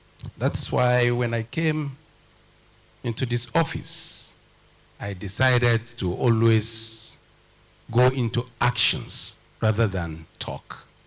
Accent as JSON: {"language": "English", "town": "Zaria", "region": "Kaduna State", "country": "Nigeria", "tie": "born or raised there", "said": "in those days when we were growing up in Zaria, we go there to spy, to search, to look for"}